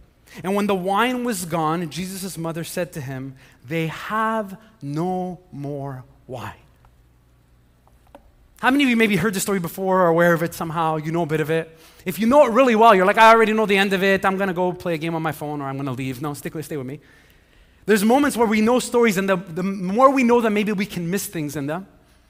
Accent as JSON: {"language": "English", "town": "Montreal", "region": "Quebec", "country": "Canada", "tie": "born or raised there", "said": "I grew up here in Montreal"}